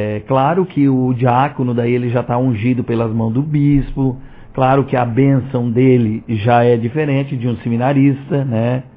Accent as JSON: {"language": "Portuguese", "town": "Cachoeira", "country": "Brazil", "tie": "born or raised there", "said": "Eu sou natural de Cachoeira, no município de Praia Grande."}